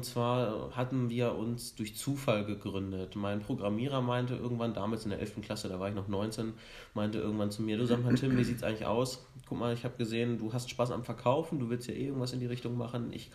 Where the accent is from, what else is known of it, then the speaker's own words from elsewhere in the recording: Rinteln, Lower Saxony, Germany; bin ich schon durch meine Heimatstadt, durch Rinteln da gedümpelt